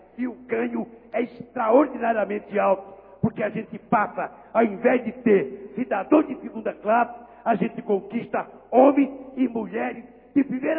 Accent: Caeté, Minas Gerais, Brazil; born there; não eu, que nasci em Caeté

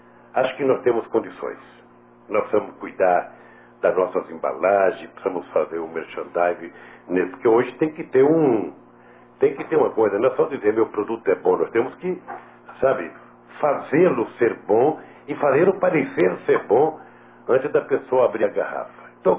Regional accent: Brazil; nós, enquanto brasileiros

